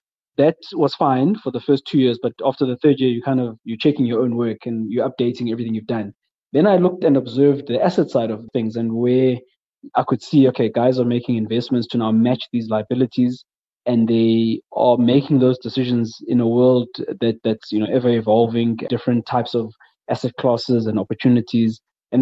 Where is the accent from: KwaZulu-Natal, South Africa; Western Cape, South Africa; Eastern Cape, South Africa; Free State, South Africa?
KwaZulu-Natal, South Africa; Durban; So, yeah, so I grew up in Durban. I was born in a township called Hammersdale in Mpumalanga, which is kind of on your way to between Durban and Pietermaritzburg.